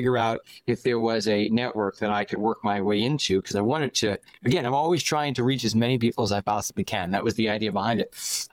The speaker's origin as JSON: {"language": "English", "town": "New York City", "region": "New York", "country": "United States", "tie": "born or raised there", "said": "I'm from New York City, born and raised."}